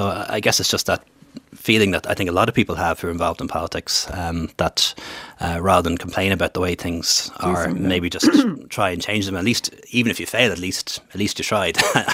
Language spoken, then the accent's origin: English; Dublin, Leinster, Ireland; born there; I was born in the Rotunda, you know. I'm a proper Northsider, you know. I don't go back to India